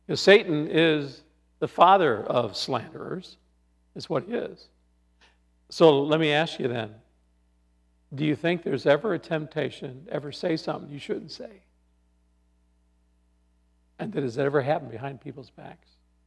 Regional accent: Scotland, United Kingdom; I'm Scottish, so I'm not Italian

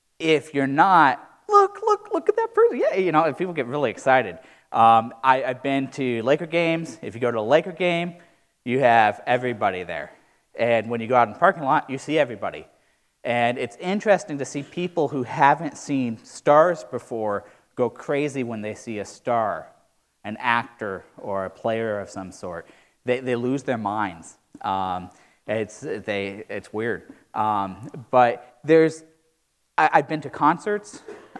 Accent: Los Angeles, California, United States; also born or lived in Chattanooga, United States; I'm from Chattanooga, Tennessee. But I was only there 2 months. I spent most of my life in California and a lot of it in LA.

